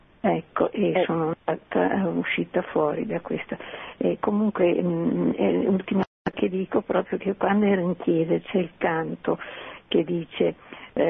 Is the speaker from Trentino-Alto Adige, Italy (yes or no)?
no; Veneto, Italy; siamo veneti di origine